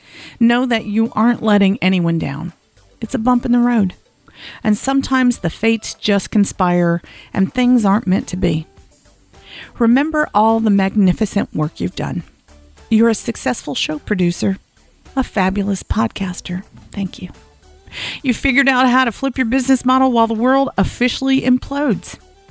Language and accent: English; Arkansas, United States; now in New York, United States; While I live in New York now, I'm from Arkansas and I'm about as Black and Southern and Baptist as they come.